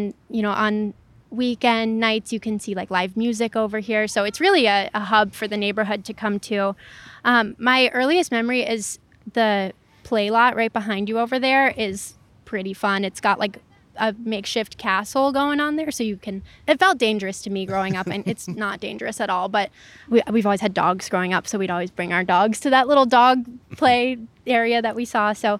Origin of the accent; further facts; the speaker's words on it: Illinois, United States; It was just idyllic to grow up here as a child.